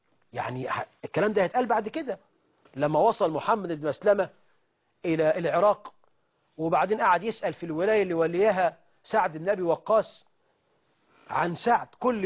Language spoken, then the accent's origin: Arabic; Egypt